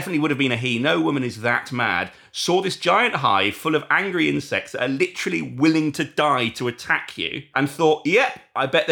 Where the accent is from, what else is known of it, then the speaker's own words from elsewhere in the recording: Canada; now in London, United Kingdom; from Canada, but living in London.